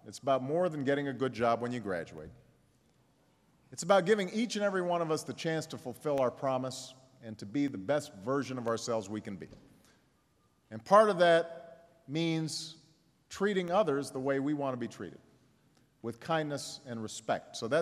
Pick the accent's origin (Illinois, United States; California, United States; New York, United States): Illinois, United States; Chicago; There are neighborhoods in my hometown of Chicago, and there are neighborhoods right here in Philadelphia where, you know, kids are doing each other serious harm.